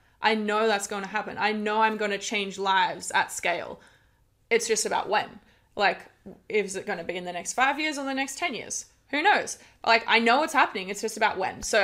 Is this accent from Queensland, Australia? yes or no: no; Canberra, Australian Capital Territory, Australia; now in Indonesia; Especially when I first moved to Bali. I came from Canberra originally, and I had quite a sort of toxic family environment back in Canberra, unfortunately.